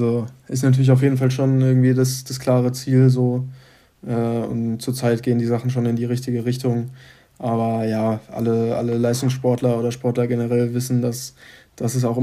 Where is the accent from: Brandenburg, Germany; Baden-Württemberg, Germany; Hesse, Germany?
Hesse, Germany; Also ich komme ursprünglich da so aus der Nähe von Frankfurt, bin dann nach Darmstadt gezogen